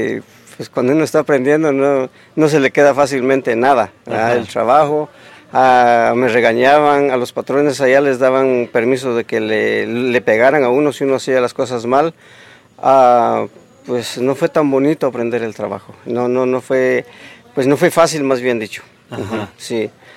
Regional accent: Guatemala; Yo soy guatemalteco. Este trabajo lo comencé a aprender a los 8 años de edad. Ahorita tengo 64.

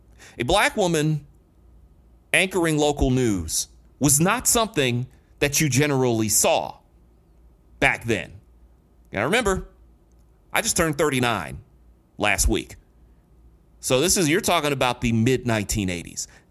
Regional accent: Detroit, Michigan, United States; When I grew up in Detroit, one of the main names that I will always remember from early television back in the 80s

